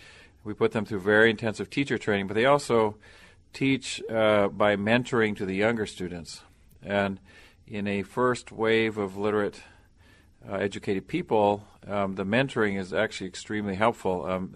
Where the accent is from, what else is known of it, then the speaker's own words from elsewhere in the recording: Tanzania; I grew up in Tanzania, East Africa, where my father started the Kilimanjaro Christian Medical Center